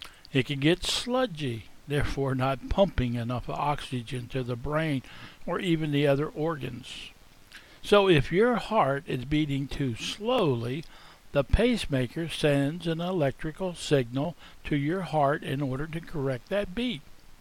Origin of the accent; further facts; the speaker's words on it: Pennsylvania, United States; When I grew up in Pennsylvania in the wintertime, you know, when we had ice and snow, we used something called salt.